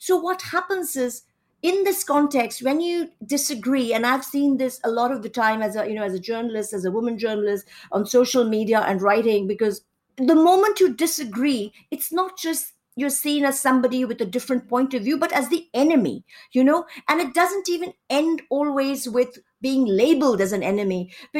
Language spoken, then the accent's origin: English; Kolkata, West Bengal, India; I grew up in Kolkata, and my formative years, I would say, I mean, I actually gone to many schools in many cities in India, but Kolkata College and a major part of my schooling.